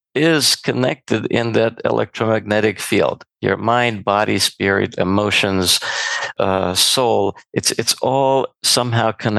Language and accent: English; Serbia; English is a second language; I was born and raised in Yugoslavia in a Hungarian family, educated parents